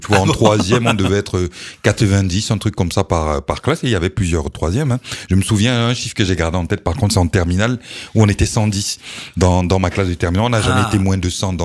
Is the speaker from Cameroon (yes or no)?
yes; Cameroon; parce qu'il y a aussi des collèges professionnels chez nous au Cameroun